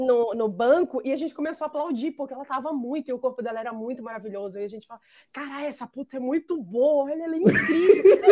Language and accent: Portuguese; Belém, Pará, Brazil; moved away as an adult; eu tinha 18 anos e eu vim de Belém do Pará, eu era um lugar muito fechado e para mim tudo aquilo era muito estranho.